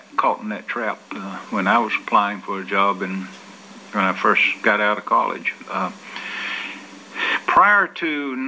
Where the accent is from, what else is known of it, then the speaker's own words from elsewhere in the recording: South Carolina, United States; born there; And so I was born at home in the South Carolina Forest Service watchtowerman's house at the foot of a fire tower.